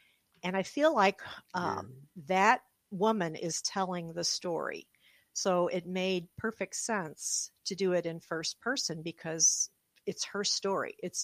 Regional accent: Missouri, United States; So I started researching, looking for women who had some sort of a tie to my home state.

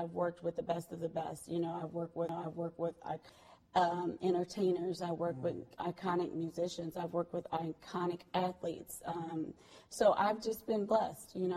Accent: Terre Haute, Indiana, United States; now in Miami, United States; Well, you know, I'm a little country girl. I grew up in Terre Haute, Indiana, so I'm Midwestern, actually.

